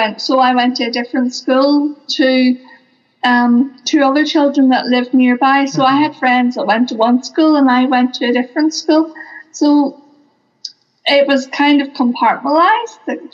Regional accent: Northern Ireland, United Kingdom; now in Dublin, Ireland; I am originally from County Antrim

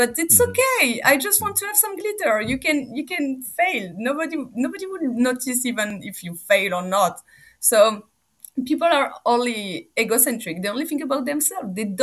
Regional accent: Corsica, France; I speak Corsican, but this is not really a language because I come from Corsica.

